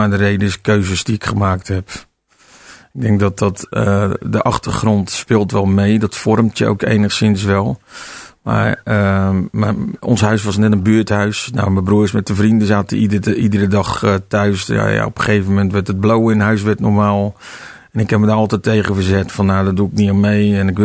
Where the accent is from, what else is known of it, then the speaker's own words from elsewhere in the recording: Amsterdam, North Holland, Netherlands; born there; ik ben geboren in Amsterdam. Ik heb ook twee oudere broers.